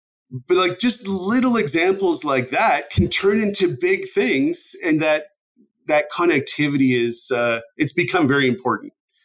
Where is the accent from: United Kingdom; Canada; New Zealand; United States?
Canada; I'm originally from Canada